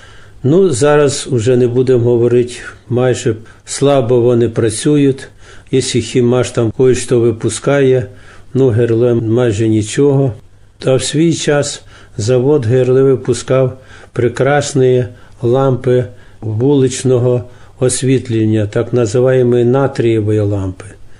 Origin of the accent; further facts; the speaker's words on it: Poltava, Poltava Oblast, Ukraine; Котовські знали, що я з Полтави